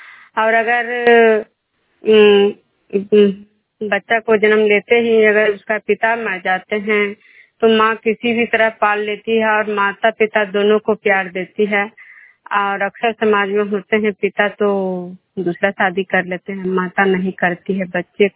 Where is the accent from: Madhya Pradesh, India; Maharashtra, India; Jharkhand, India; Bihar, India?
Bihar, India; Khajra; मैं प्रोग्राम खजरा पंचायत नालंदा जिला नवसा प्रखंड के निवासी हूँ।